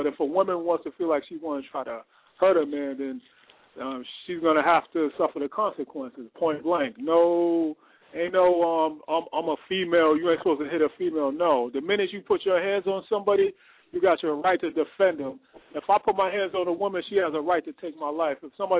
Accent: Boston, Massachusetts, United States; I'm from Boston.

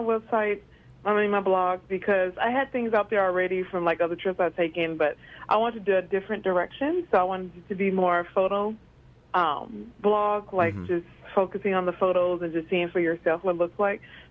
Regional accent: St. Louis, Missouri, United States; But, they kind of had a point because I'm originally from North St. Louis, and there, as you know, there's a lot of gun crime there.

